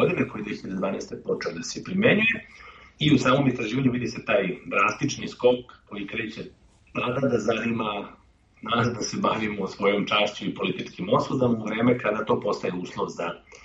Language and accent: Serbian; Sarajevo, Federation of Bosnia and Herzegovina, Bosnia & Herzegovina; moved away; Znači ja sam rođen iz Sarajeva, 1992. godine sam, nažalost, opet u nekim specifičnim istorijskim trenucima morao da pobegnem iz svog rodnog grada